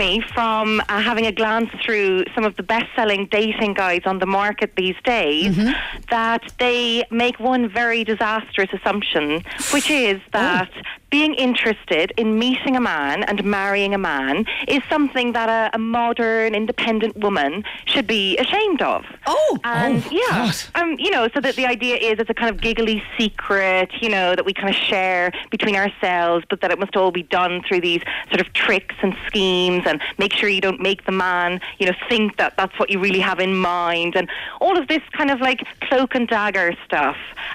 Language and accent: English; Cork, Munster, Ireland; now in Newcastle upon Tyne, United Kingdom; I'm originally from Cork, but I live in Newcastle.